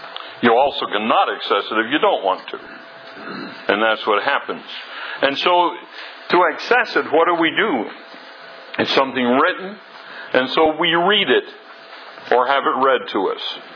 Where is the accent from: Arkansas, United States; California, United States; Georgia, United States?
California, United States; I came up here from California